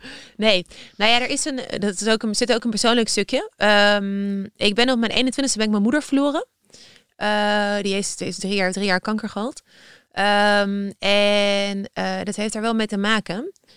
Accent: Amsterdam, North Holland, Netherlands; ik kom uit Amsterdam, ben heel multicultureel opgegroeid.

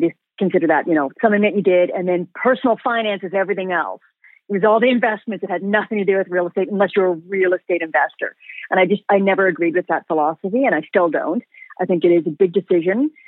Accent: England, United Kingdom; now in Canada; We came from England. My father was trying to escape sort of what he considered classism there.

